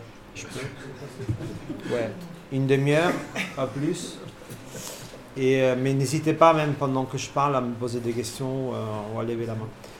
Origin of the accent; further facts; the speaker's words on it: Italy; now in Paris, France; je vais bouger en Italie, là où j'ai grandi